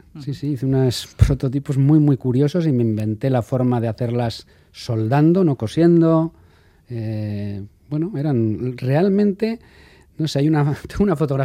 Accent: Bilbao, Basque Country, Spain; Somos de Bilbao, pero para tanto. Y bueno, pues sí, viví al lado de Soho de Nueva York.

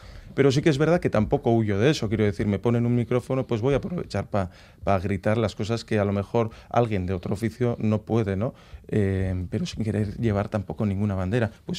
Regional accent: Spain; first language Basque; Spanish is a second language; en este estado español hay mucha gente que habla euskera, por lo tanto a mí me parecía natural, porque es mi lengua materna, hablar en euskera y también en castellano

